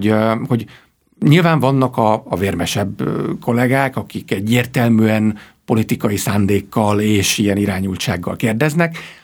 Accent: Hungary; én magyar vagyok

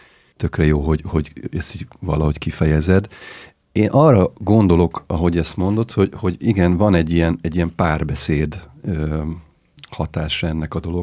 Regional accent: Hungary; born there; attól függetlenül, hogy Magyarországon születtem, gyerekkorom óta borzasztóan érdekel ez a kis-ázsiai térség

